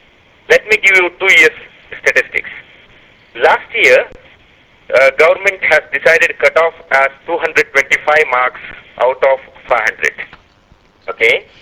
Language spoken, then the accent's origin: English; Bangalore, Karnataka, India; So if you come to my native place, I am from Bangalore